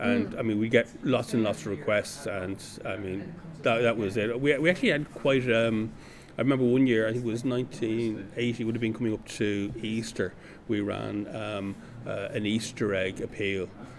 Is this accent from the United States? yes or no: no; Dublin, Leinster, Ireland; now in County Meath, Ireland; Mm-hmm. I'm originally from the Liberties in Dublin, now living out in County Meath. I went to Sing Street School.